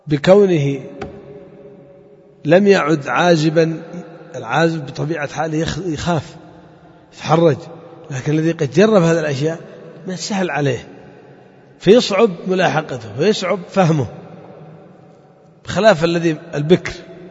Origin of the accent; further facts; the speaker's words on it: Yemen; بالذات عندنا في اليمن يعني هتك العرض كبيرة جدا من زمن قديم